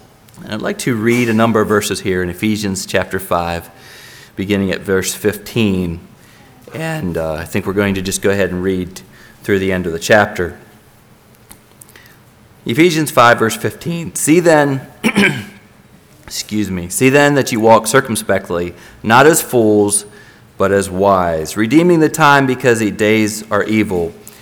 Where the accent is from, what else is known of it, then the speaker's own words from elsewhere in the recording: Lenawee, Michigan, United States; I'm from Lenawee there in southern Michigan